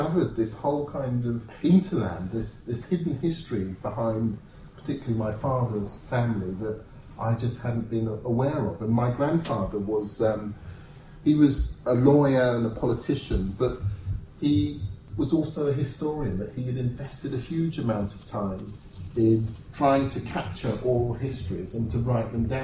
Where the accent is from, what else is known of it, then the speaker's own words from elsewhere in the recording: London, United Kingdom; I grew up in London. I grew up in Tooting, actually. And my father, he was born in Ghana, and he had come to Britain in the 50s.